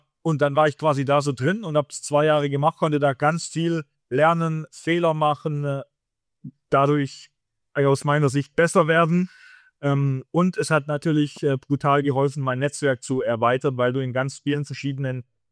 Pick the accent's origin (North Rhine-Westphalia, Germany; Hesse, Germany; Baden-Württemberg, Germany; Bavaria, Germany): Baden-Württemberg, Germany; Vaihingen an der Enz; ich komme aus Vaihingen oder stamme aus Vaihingen-Enz